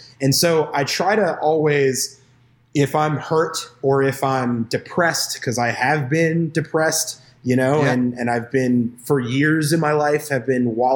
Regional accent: St. Petersburg, Florida, United States; also born or lived in Memphis, Tennessee; I was born in Memphis, Tennessee, but I grew up here in St. Pete. You know, I was there till I was about 10 years old, and then I moved down to Florida, and I've been here since.

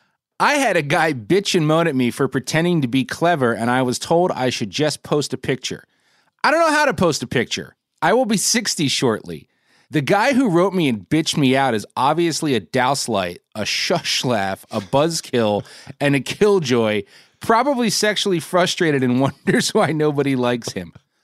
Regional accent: Trenton, New Jersey, United States; I grew up in Trenton. I had my childhood home was in Trenton. This is my turf.

